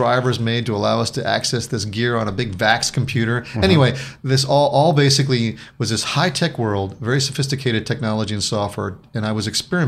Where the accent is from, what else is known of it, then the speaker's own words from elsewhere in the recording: Alaska, United States; And I grew up in Alaska, you grew up in Canada.